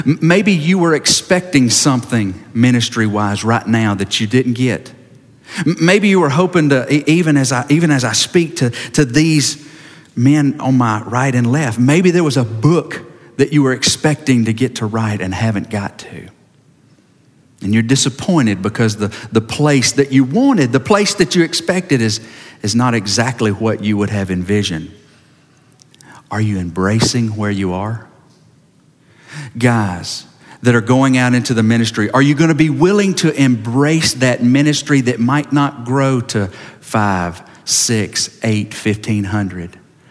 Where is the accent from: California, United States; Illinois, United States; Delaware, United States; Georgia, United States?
Georgia, United States; I'm from Georgia, in case you hadn't recognized.